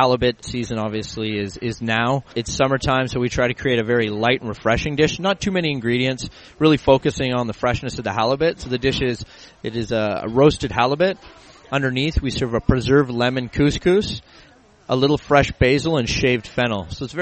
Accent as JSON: {"language": "English", "town": "Vancouver", "region": "British Columbia", "country": "Canada", "also_born_or_lived": "California", "lives_now": "Toronto, Canada", "said": "I'm originally from Vancouver, BC. I kind of took the long way to Toronto. I started cooking in Vancouver."}